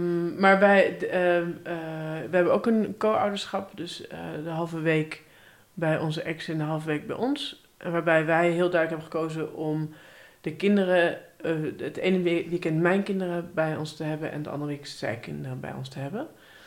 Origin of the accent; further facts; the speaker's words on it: Hattem, Gelderland, Netherlands; Ik kom uit het mooie dorpje Hattem. Stad Hattem.